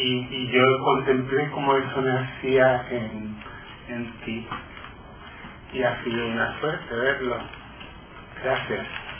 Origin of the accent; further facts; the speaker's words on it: Santa Cruz de Tenerife, Canary Islands, Spain; Yo soy canario y en mi ciudad de Santa Cruz, en Tenerife, vivía en la calle Poeta Tavares.